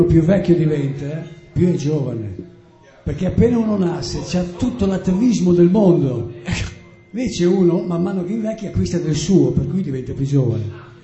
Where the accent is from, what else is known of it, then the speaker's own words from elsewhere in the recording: Forlì, Emilia-Romagna, Italy; Ora vengo da Forlì, però preferivo venire da un universo parallelo.